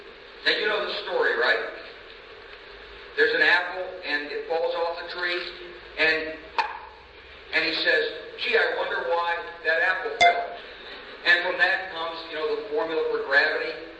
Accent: Arkansas, United States; You know, when I was growing up in Arkansas, everyone read about the Scopes trial in Tennessee in 1924.

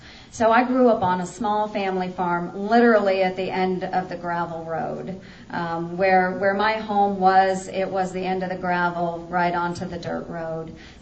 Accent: Stanton, Iowa, United States; I am an Iowan. I was raised in Iowa. I was raised on a farm north of Stanton, Iowa, which is just south of Highway 34 in Montgomery County.

